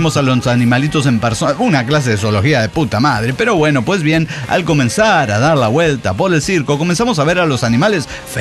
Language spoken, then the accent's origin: Spanish; Jalisco, Mexico; soy originario de los Altos de Jalisco.